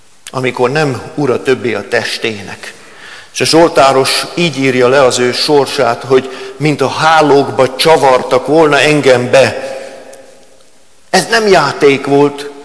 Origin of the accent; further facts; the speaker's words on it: Pest, Hungary; amikor bevonultam oda a Ceklédre, nem messze vittek a szülőfalunktól